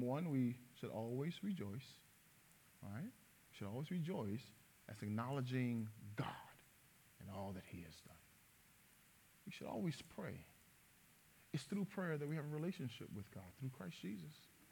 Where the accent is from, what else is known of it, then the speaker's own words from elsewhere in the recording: Ville Platte, Louisiana, United States; you know I grew up in Louisiana, and it's this big metropolis called Ville Platte.